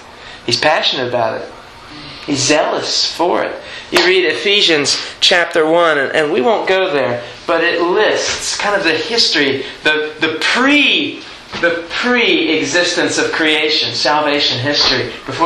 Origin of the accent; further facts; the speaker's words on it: Alabama, United States; I remember, you know, I'm from Alabama, I'm a simple guy